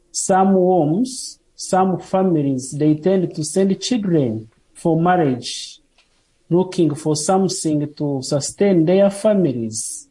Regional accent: Uganda; from Uganda in East Africa.

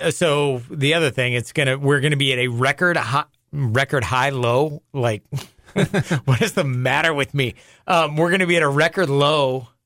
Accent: California, United States; Where I grew up in California, we would get together and play football.

